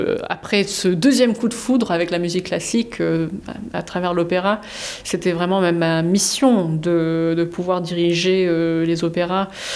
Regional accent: England, United Kingdom; quand j'ai grandi en Angleterre, je fréquentais souvent Glyndebourne avec mes parents.

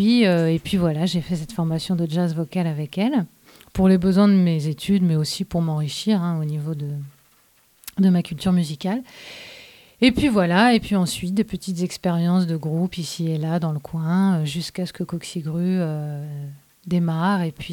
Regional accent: Île-de-France, France; accent: Parisian; Mon accent parisien déçoit énormément.

